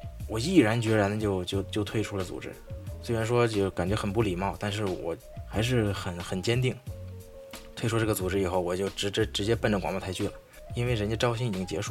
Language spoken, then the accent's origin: Chinese; China; 就是关于我们大陆人吃不起茶叶蛋这个事情啊